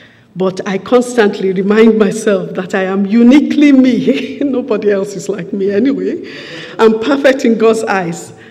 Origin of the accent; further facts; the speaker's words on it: Nigeria; also born or lived in Leeds; I was born into a religious family. I was born in Leeds, in UK, and my parents went back. Okay, that's the 70s. But my parents went back to Nigeria with all of us.